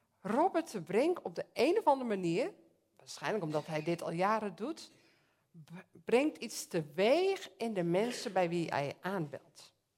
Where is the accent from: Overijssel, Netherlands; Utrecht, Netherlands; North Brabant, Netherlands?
Utrecht, Netherlands; Soest; ik kom uit Soest. Niet zo heel ver hier vandaan, achter Amersfoort. Ik ben getrouwd, 5 dochters, waarvan 4 uit huis zijn.